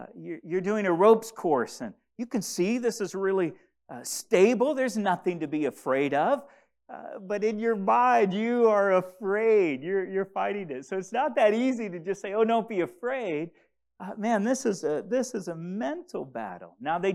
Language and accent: English; DR Congo; as most of you know, I grew up in the Congo, which is located in Central Africa